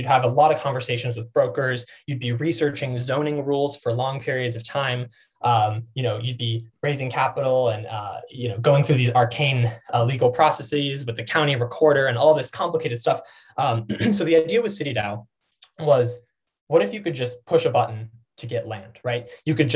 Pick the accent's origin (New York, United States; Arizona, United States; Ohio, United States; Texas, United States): Arizona, United States; moved away; I was from Arizona and I started realizing, wow, I should really move to the Bay Area.